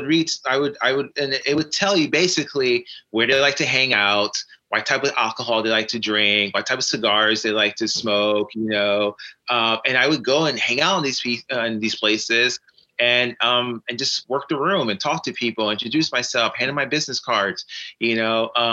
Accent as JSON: {"language": "English", "region": "New York", "country": "United States", "said": "You know, I'm a New Yorker."}